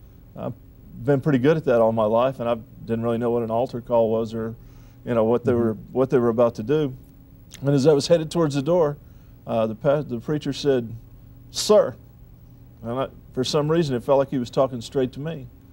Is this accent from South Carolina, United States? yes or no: no; San Antonio, Texas, United States; So where are you from? San Antonio.